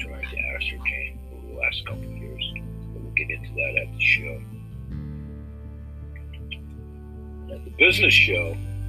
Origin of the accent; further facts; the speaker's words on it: Maine, United States; how we're both coincidentally from Maine